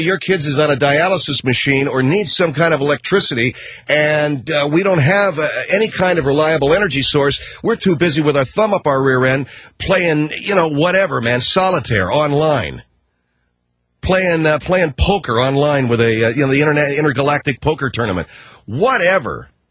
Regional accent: Los Angeles, California, United States; Living out here in Los Angeles, which I got nothing against L.A., it's my hometown, and I'll always love it very, very deeply and wonderfully and warmly and all of that stuff.

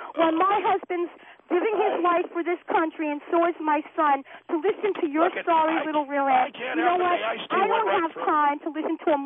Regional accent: United States; I'm an American. I'm proud of being American.

